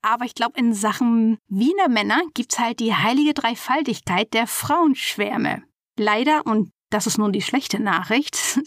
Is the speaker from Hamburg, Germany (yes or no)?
yes; Hamburg, Germany; also born or lived in Vienna; Ich bin zwar Hamburger Dern, bin aber viele Jahre zwischen Hamburg und Wien gependelt und auch wenn mein hanseatisches Herz für meine Heimatstadt schlägt, so hat sich Wien inzwischen ein großes Platzerl in meinem Herzen sichern können.